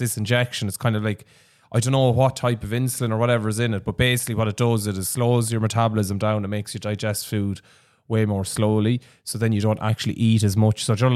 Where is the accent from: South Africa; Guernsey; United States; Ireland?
Ireland; Leinster; We grew up in the Midlands and Leash.